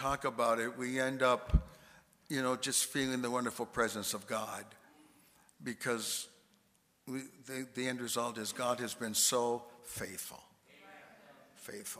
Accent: Duluth, Minnesota, United States; born there; I was born in Duluth, Minnesota. And I said, this is tennis weather where I come from, you know?

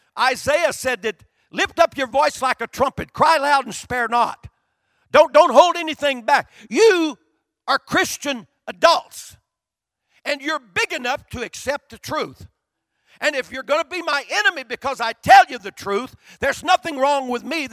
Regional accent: United States; And I'm an American.

